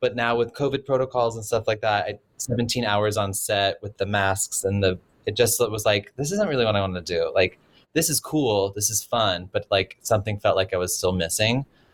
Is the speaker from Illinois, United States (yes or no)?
no; North Carolina, United States; I grew up in North Carolina. We didn't have a budget for an interior designer.